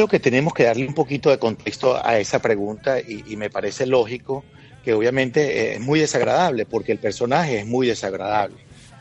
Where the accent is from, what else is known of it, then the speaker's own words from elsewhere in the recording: Venezuela; no solamente como venezolano, sino desde el punto de vista jurídico, como abogado